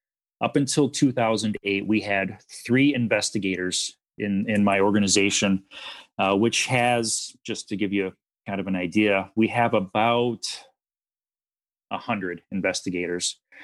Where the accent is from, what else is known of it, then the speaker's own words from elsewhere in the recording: Wisconsin, United States; I was from Wisconsin and was fortunate enough that an agency here in Wisconsin took a chance on a young college graduate